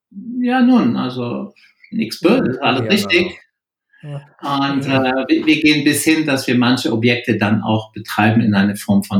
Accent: Strasbourg, Grand Est, France; German is a second language; Also ich bin ein geborener Franzose aus dem Elsass, bin in der Gastronomie groß geworden, weil meine Eltern ein Restaurant in Straßburg hatten.

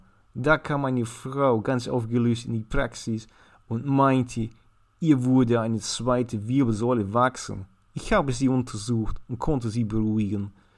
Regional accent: Switzerland; Wie du merkst, bin ich auch in der Schweiz aufgewachsen.

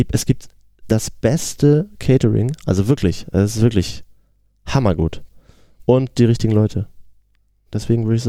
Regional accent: Geesthacht, Schleswig-Holstein, Germany; wir kommen ja eigentlich ein bisschen außerhalb aus Geestacht

